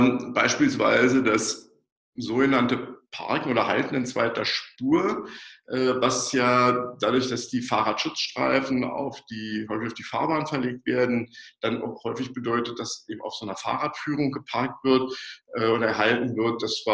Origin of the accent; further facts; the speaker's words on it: Berlin, Germany; Wir wissen hier gerade als Berliner